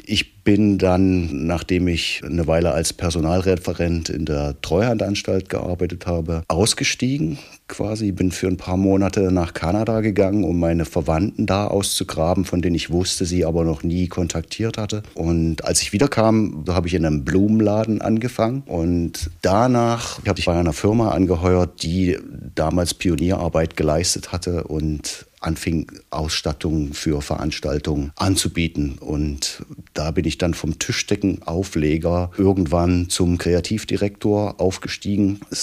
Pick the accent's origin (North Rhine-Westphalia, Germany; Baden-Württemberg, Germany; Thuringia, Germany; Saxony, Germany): Saxony, Germany; born there; moved away as an adult; Also ich bin in Sachsen geboren und bin nach meiner Militärzeit zu DDR-Zeiten nach Berlin gegangen, um da Wirtschaft zu studieren.